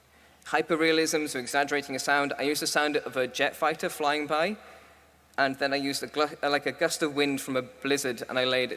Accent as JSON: {"language": "English", "region": "Wales", "country": "United Kingdom", "said": "And as a Welsh person, I'm rather upset because dragons aren't real."}